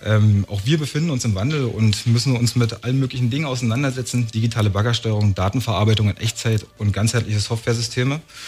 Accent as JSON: {"language": "German", "town": "Potsdam", "region": "Brandenburg", "country": "Germany", "tie": "born or raised there", "said": "Ja, ich bin in Potsdam aufgewachsen und bin der Stadt auf meinem Weg eigentlich immer treu geblieben."}